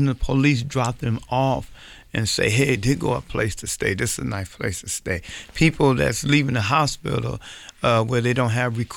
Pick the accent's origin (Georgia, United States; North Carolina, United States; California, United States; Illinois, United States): Illinois, United States; Chicago; My hometown.